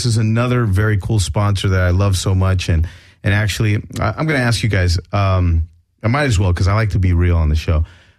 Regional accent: Ecuador; We're from Ecuador, but still same culture, like Mexicans, like Nicaraguans, all that stuff.

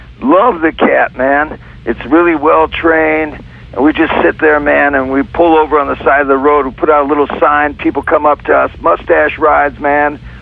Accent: Philadelphia, Pennsylvania, United States; Because, you know, I'm from Philadelphia originally.

